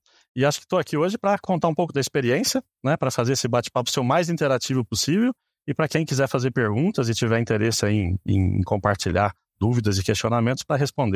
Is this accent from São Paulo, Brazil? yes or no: yes; Piracicaba, São Paulo, Brazil; now in São Paulo, Brazil; sou natural de Piracicaba, São Paulo, tá? Moro em São Paulo, né?